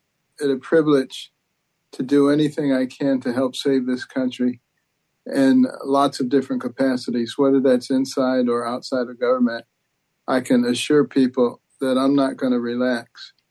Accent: Detroit, Michigan, United States; That is my hometown. Absolutely.

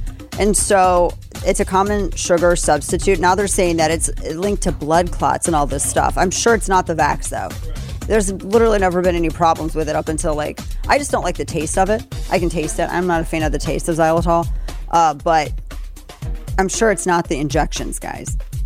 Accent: St. Louis, Missouri, United States; So do you remember the McCluskeys, Mark and Patricia McCluskey from my hometown of St. Louis?

